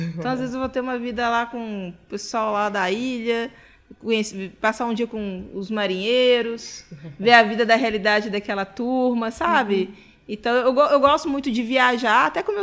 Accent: Bahia, Brazil; Amo também o mar, amo a Bahia. Fui criada na Bahia, amo Angra.

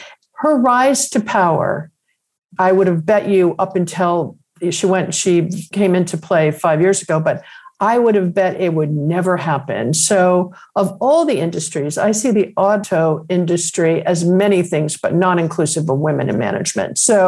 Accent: Detroit, Michigan, United States; And I grew up in Detroit and my dad was at Ford Motor Company

